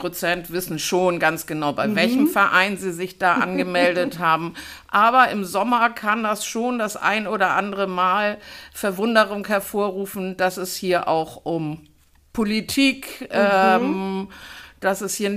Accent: Hamburg, Germany; born there; Ich bin gebürtige Hamburgerin.

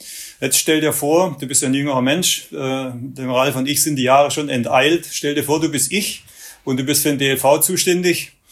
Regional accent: Marbach am Neckar, Baden-Württemberg, Germany; Ich bin übrigens auch im Schwäbischen aufgewachsen. Ich bin in Marbach am Neckar geboren.

